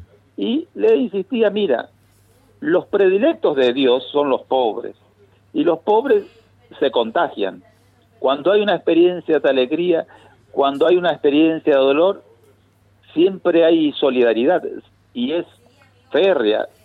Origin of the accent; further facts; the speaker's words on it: Candelaria, Misiones, Argentina; moved away; also born or lived in Fátima; yo salí de Candelaria y vine a Fátima y cuando salí de Fátima no volví a Misiones hasta que volví a Fátima el año pasado.